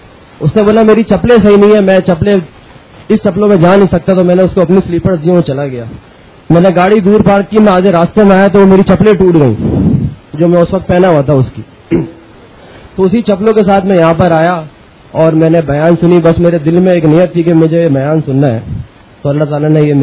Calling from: Karachi, Sindh, Pakistan; میرا تعلق کراچی سے ہے اور میں یہاں پہ ایک ملٹی نیشنل کمپنی میں جاب کرتا ہوں.

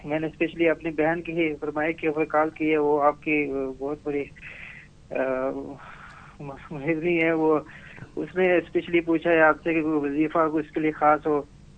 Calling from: Abu Dhabi, United Arab Emirates; جی میں ابو ظبی سے بات کر رہا ہوں

